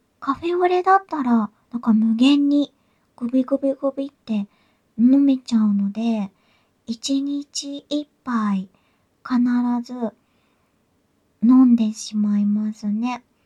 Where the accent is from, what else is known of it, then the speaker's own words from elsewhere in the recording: Shizuoka, Japan; 出身地は静岡県です。